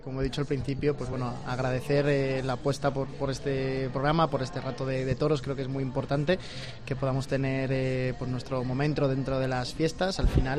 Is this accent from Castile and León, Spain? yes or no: yes; Valladolid, Castile and León, Spain; Como sabéis, yo soy de Valladolid, por tanto, conozco mucho y muy bien la ciudad.